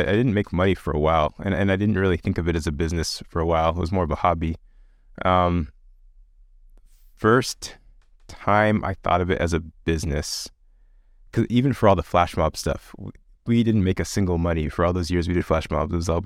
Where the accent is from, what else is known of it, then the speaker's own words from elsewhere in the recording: Nigeria; now in Australia; I am a Nigerian-American currently living in Australia, believe it or not.